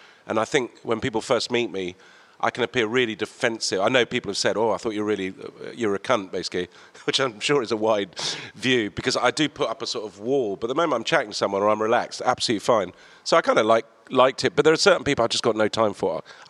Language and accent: English; Beirut, Beirut Governorate, Lebanon; because my hometown's tricky, because my hometown is probably Beirut, and there's not many from Beirut.